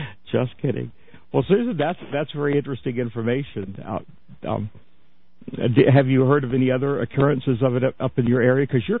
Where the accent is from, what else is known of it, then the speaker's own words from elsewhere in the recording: Florida, United States; You know, I grew up in Florida, so I've had enough sunshine to last me a lifetime.